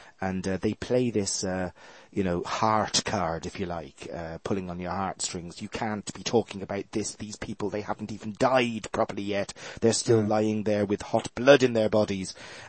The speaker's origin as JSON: {"language": "English", "country": "Ireland", "lives_now": "England, United Kingdom", "said": "Well, I'm laughing because I'm Irish. I mean, I've been labeled a terrorist pretty much all my life living in England."}